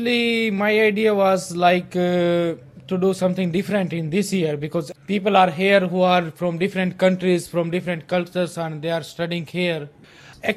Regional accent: India; now in Clonmel, Ireland; I am from India. I am a student in Tipperary Institute, Clonmel campus, in Creative Multimedia in third year.

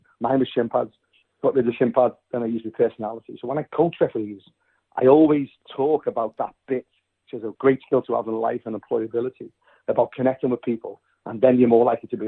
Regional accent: Liverpool, North West England, United Kingdom; now in Somerset, United Kingdom; I moved from Liverpool, from Anfield, one of the roughest areas in Europe at the time, a council estate, to Somerset.

